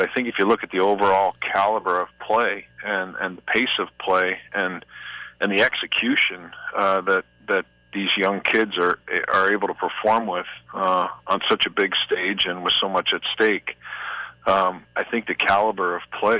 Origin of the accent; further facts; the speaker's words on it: United States; Well, obviously, I as an American, I'm sort of pleased to see that result.